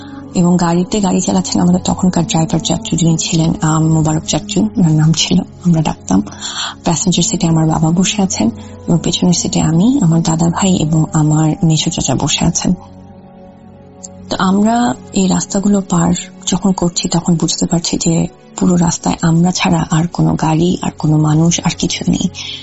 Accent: Dhaka, Dhaka Division, Bangladesh; আমি বড় হয়েছি ঢাকার আগারগা এলাকায়।

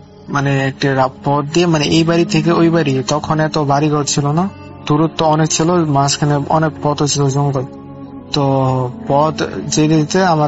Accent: Chaban, Dhaka Division, Bangladesh; আমার গ্রামের নাম হলো চাবন, থানা শ্রীপুর, গাজীপুর, ঢাকা, বাংলাদেশ।

